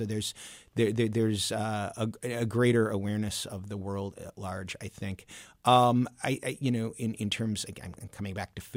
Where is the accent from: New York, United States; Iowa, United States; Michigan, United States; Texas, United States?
Michigan, United States; I'm from Michigan, I say boughten as a past participle